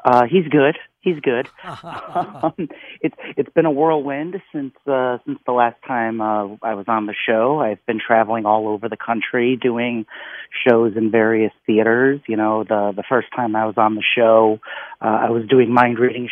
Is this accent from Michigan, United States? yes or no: no; Woodstock, Illinois, United States; born there; And funny story, I was born in Woodstock, Illinois, where they filmed that movie.